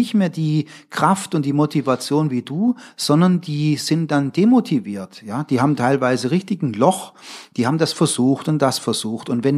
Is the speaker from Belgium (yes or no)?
no; West Germany, Germany; ich komme ja aus dem Westen